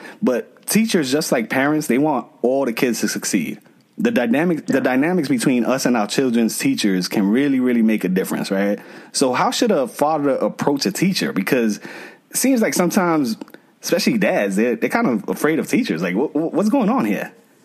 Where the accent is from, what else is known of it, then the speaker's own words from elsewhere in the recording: New York City, New York, United States; being born and raised in the Bronx section of New York City and even teaching for a year